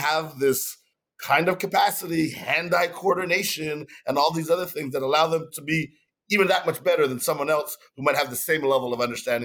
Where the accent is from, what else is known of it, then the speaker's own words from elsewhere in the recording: Montreal, Quebec, Canada; I'm born and raised in Montreal, Canada.